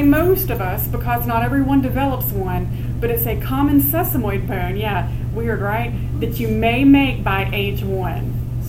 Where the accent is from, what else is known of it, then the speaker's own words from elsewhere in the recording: North Carolina, United States; I'm from North Carolina, so I'm a Tar Heel.